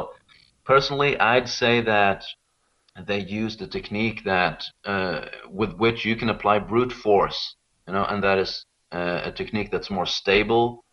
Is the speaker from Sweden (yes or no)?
yes; Sweden; English is a second language; where I'm from Sweden